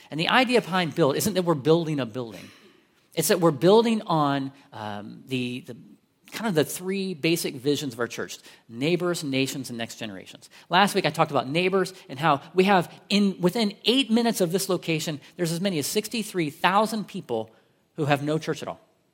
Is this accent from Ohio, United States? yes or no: yes; Columbus, Ohio, United States; She's from Marion, Ohio. I'm from Columbus. She's an only child. I'm the youngest of six. I'm big, big family.